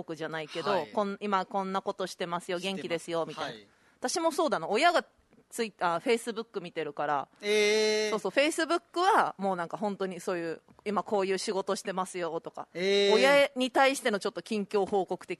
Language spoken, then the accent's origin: Japanese; Saitama, Japan; 埼玉県出身です。